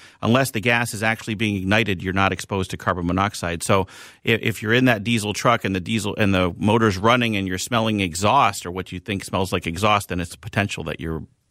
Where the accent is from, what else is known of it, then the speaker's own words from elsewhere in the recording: Philadelphia, Pennsylvania, United States; I'm from Philly.